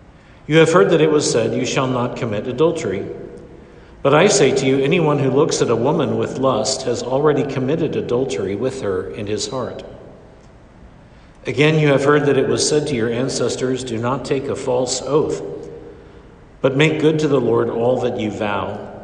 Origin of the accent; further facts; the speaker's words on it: Kansas City, United States; born there; Did you know that's where I'm born? I was born in Kansas City. I love Kansas City.